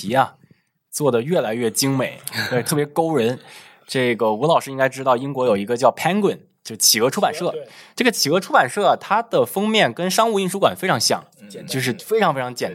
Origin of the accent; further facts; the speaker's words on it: Tianjin, China; 这个我的童年在天津，